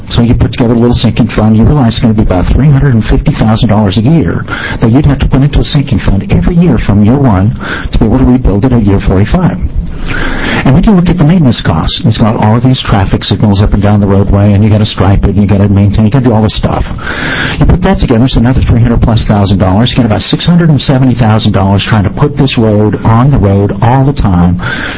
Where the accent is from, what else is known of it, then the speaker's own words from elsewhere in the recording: Grants Pass, Oregon, United States; this guy leaned over and said, "Now, where are you from?" And I said, "I'm Grants Pass."